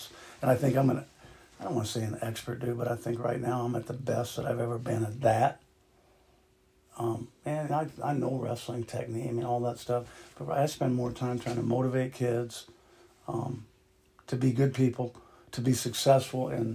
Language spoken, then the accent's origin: English; DeWitt, United States; I grew up in DeWitt, so it was closer to home. I saw my sister there, family, my folks were there.